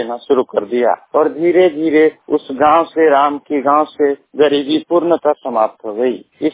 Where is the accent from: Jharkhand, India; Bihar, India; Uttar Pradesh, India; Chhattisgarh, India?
Jharkhand, India; Amrapara; मैं पाकुड़ जिला आमरापरा का रहने वाला हूँ।